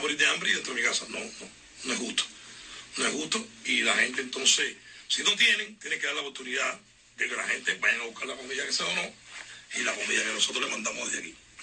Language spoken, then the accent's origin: Spanish; Cuba; lo que se trata del pueblo de Cuba me interesa. Me interesa que no haya abusos policiales en mi país.